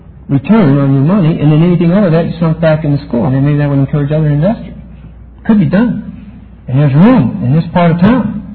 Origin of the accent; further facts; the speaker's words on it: Pennsylvania, United States; Oh, man, we need to get to Pennsylvania, my home state.